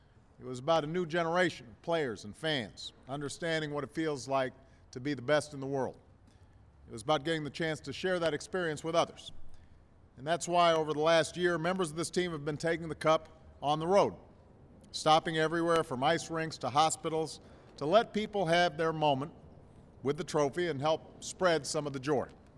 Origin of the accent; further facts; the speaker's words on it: Chicago, Illinois, United States; congratulations on bringing a world championship to my hometown, the city of Chicago.